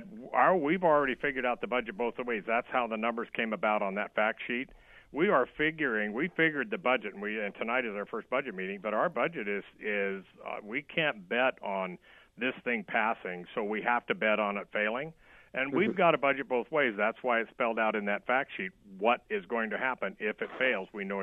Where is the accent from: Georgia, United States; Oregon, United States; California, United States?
Oregon, United States; all three of us were born and raised in Josephine County.